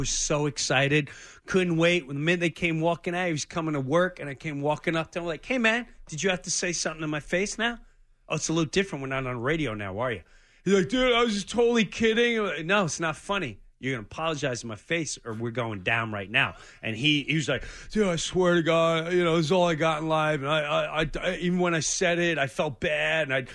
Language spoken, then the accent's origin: English; New York, United States; I grew up in New York, but 70s TV.